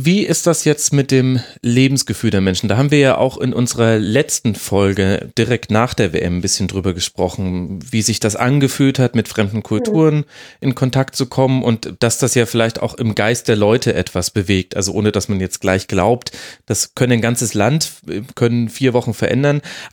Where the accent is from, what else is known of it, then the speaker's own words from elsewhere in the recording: Munich, Bavaria, Germany; Also ich hier als Münchner kann sagen